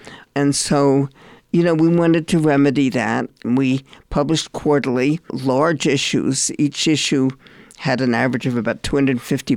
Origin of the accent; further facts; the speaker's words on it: Albuquerque, New Mexico, United States; I grew up here in Albuquerque. I went to the university for a semester, and it was the 50s